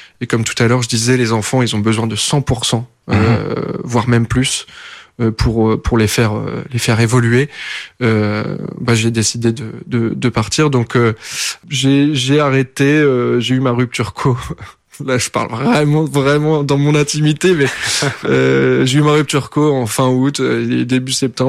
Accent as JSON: {"language": "French", "region": "Hauts-de-France", "country": "France", "said": "c'est dans ma région, dans là d'où je viens. Donc c'est juste à côté de la baie de Somme. C'est entre Holt et Mers, exactement."}